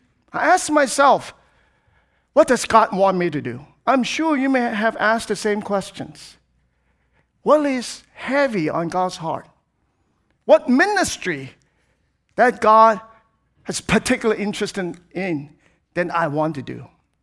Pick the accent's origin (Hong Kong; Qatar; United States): Hong Kong; Now, I was born and raised in Hong Kong, a tiny little space with 7.5 million people.